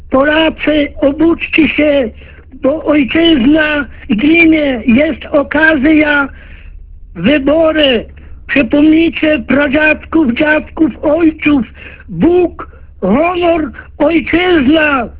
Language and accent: Polish; Buchach, Ternopil Oblast, Ukraine; now in Poland; No ja pochodzę, rodem z Winogród, Buczacz, Tarnopol, a mieszkam teraz tutaj na zachodzie